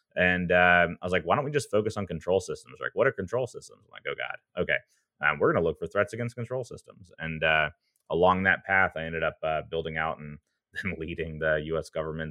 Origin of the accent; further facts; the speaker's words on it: Alabama, United States; I'm from Alabama originally. I was going to go to Auburn or Alabama.